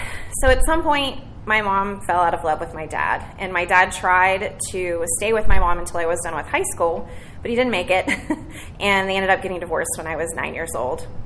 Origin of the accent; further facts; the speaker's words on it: Morgantown, West Virginia, United States; born there; So, so I was born in Morgantown, West Virginia in December of 1980. If you don't know what that is, like, an hour south of Pittsburgh, right at the top of West Virginia.